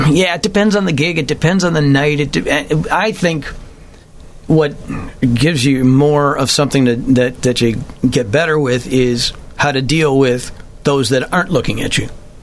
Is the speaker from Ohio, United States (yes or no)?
yes; Cleveland, Ohio, United States; Oh, yeah. I mean, I was born here in Cleveland, born and raised. I mean, I met my lovely, beautiful bride of 34 years here.